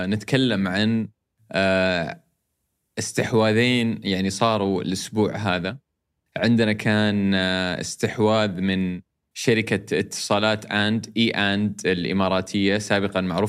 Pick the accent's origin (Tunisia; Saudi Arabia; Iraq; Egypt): Saudi Arabia; يمكن عندنا في السعودية